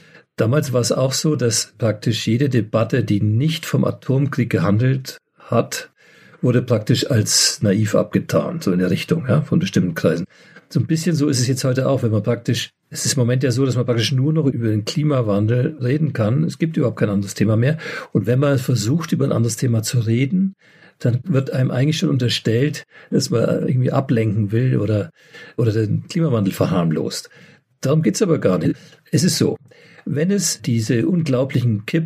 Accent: Bavaria, Germany; Und ich komme noch aus Nordbayern, wo es besonders schlimm war

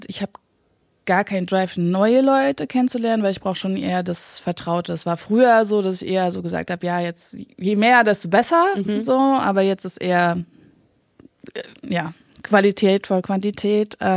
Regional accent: Berlin, Germany; ich bin 30, komme aus Berlin, geboren in Berlin.

